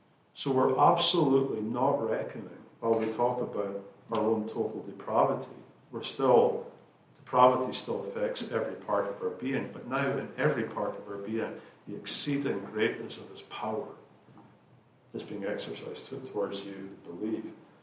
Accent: Scotland, United Kingdom; now in United States; I'm from Scotland

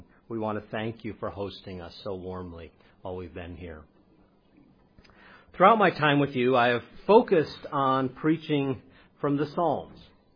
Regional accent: United States; accent: American; shown great patience to put up with my American accent for 3 Sabbaths now.

